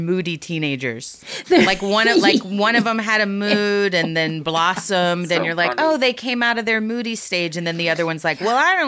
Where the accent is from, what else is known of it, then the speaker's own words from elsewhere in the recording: Grand Prairie, Texas, United States; I'm from Grand Prairie, Texas.